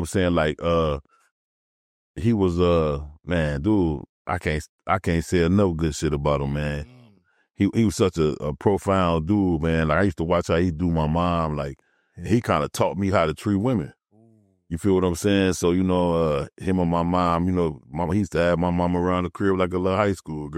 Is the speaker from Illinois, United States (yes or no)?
yes; Chicago, Illinois, United States; also born or lived in Indiana; Man, I'm from Chicago, actually, you know what I'm saying? South side, you know, Chicago and Indiana. Basically, I rep them both.